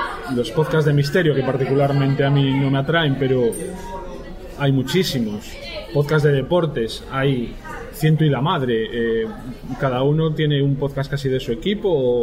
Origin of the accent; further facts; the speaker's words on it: Galicia, Spain; La mayoría de nosotros somos gallegos, la mayoría estamos en Coruña